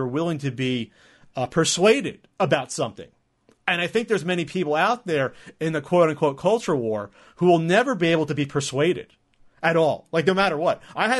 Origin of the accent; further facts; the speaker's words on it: New Jersey, United States; moved away as an adult; now in California, United States; And I'm from Jersey, right? And Jersey and California are pretty damn different. But hey, I've been in California the last 8 years.